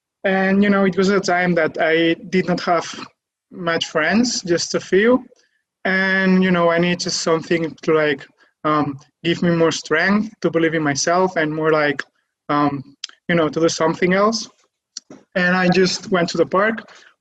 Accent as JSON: {"language": "English", "region": "Catalonia", "country": "Spain", "second_language": "English", "said": "I'm from Spain, I'm from Catalonia, near Barcelona, and I'm 21 years old."}